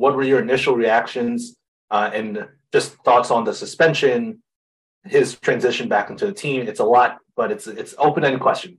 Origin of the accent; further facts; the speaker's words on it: Memphis, Tennessee, United States; We're from Memphis.